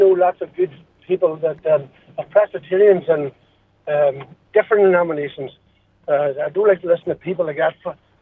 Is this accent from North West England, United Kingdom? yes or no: no; Belfast, Northern Ireland, United Kingdom; Well, first of all, Frank, I was born and reared on the Falls Road.